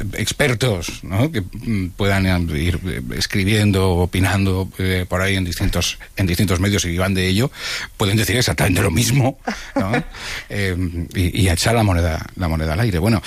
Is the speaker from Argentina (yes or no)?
no; Spain; somos españoles, nos gusta la calle.